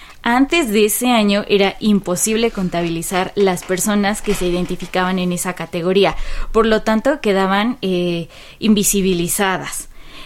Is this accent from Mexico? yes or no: yes; Mexico; Mochila, mucama, congo, canga, todos estos que las apropiamos como mexicanos